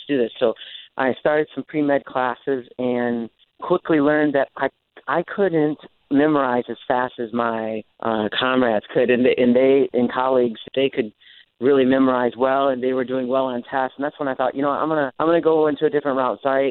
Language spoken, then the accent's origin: English; Detroit, Michigan, United States; But you're right. Growing up in Detroit, one of my favorite bands was